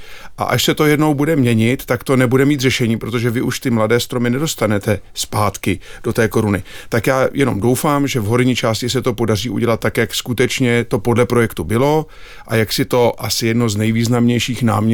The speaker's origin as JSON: {"language": "Czech", "region": "Prague", "country": "Czechia", "said": "já jsem Pražák z Prahy"}